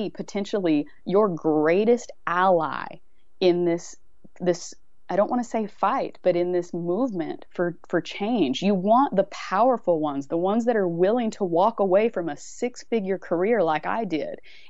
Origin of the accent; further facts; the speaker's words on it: Texas, United States; I was deep in it. I grew up in Texas.